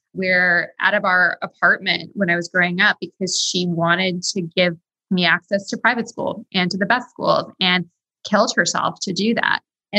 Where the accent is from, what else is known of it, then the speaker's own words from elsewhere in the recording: New York City, New York, United States; You know, I grew up in New York City. So I also grew up in a city and in a really expensive city